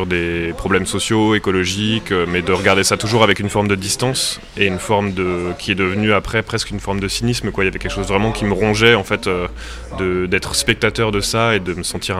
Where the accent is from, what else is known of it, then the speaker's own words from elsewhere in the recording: Grand Est, France; Moi j'ai grandi donc dans la Marne, à côté d'Épernay, dans un milieu du coup plutôt viticole et agricole.